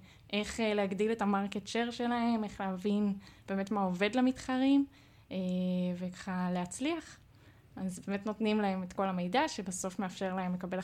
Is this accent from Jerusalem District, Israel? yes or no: no; Haifa, Haifa District, Israel; במקור אני מחיפה